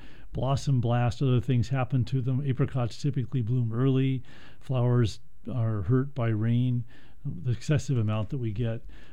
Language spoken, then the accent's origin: English; Portland, Oregon, United States; Yeah, you know, and I remember growing up in Northeast Portland where there was one around the block from me